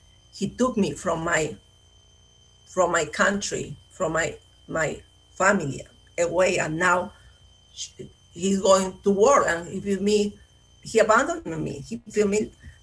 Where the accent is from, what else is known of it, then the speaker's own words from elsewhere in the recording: Peru; now in California, United States; Where I was here in California, I don't have my family. My family is in Peru. I am from Peru.